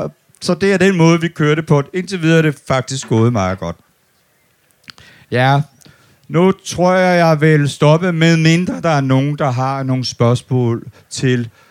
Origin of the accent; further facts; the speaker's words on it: Odense, Region of Southern Denmark, Denmark; Jeg kommer fra Odense. Og når man kommer fra Odense